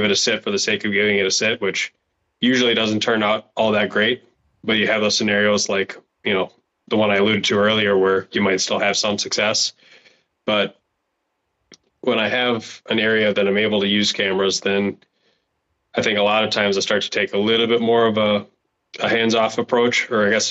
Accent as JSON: {"language": "English", "region": "Minnesota", "country": "United States", "said": "if I'm hunting my home state, which is Minnesota"}